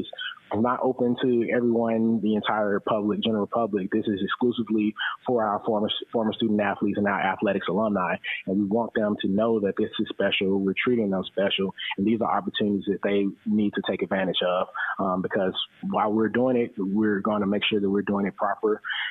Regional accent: Memphis, Tennessee, United States; And then this week we're in Memphis, my hometown. So happy to be back here

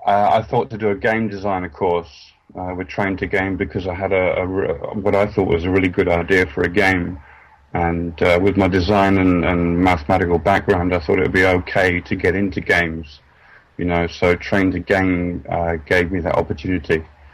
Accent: London, United Kingdom; I'm doing a games designer course, and I'm from London.

